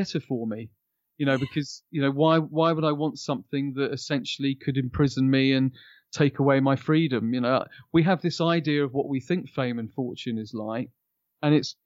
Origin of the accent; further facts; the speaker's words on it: East of England, United Kingdom; I came from Hertfordshire, actually.